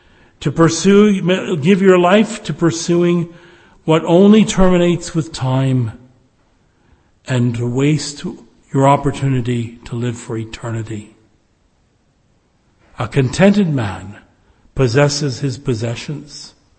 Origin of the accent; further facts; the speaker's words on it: Mississauga, Ontario, Canada; I come from Port Credit, Mississauga.